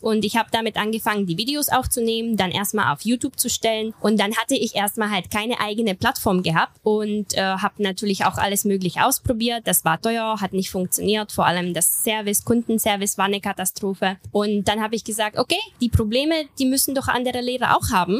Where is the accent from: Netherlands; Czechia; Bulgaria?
Czechia; Pilsen, Plzeň Region; Aus Pilsen.